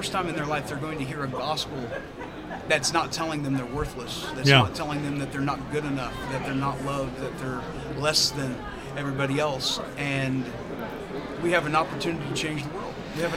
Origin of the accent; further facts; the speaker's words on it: Linton, Indiana, United States; I'm from Linton, Indiana. The church that I am currently serving in is called Jasonville United Methodist Church. Funny thing is, it's only about a hop, skip, and a jump from Linton. So I'm sort of serving in the community that I grew up in.